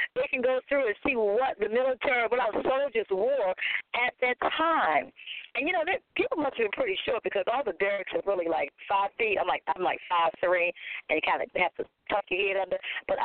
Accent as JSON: {"language": "English", "region": "Maryland", "country": "United States", "said": "You know, you all know I'm from Maryland, and you know I've been to those Preakness Parades."}